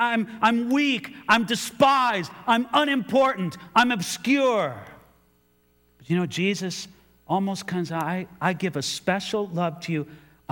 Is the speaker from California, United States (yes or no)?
yes; Rialto, California, United States; No disrespect to any of my Rialto brethren, but I'd rather feel like I'm from a cooler place like Ventura than a place like Rialto.